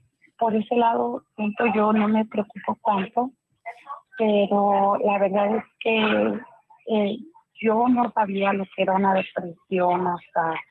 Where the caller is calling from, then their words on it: Fountain Valley, California, United States; De Fountain Valley, California.